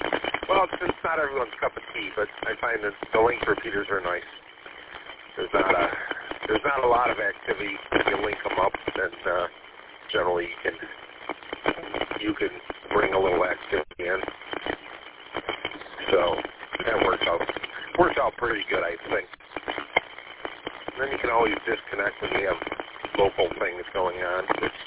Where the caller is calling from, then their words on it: Saginaw Township, Michigan, United States; I'm transmitting from Saginaw Township, and the repeater's in Saginaw.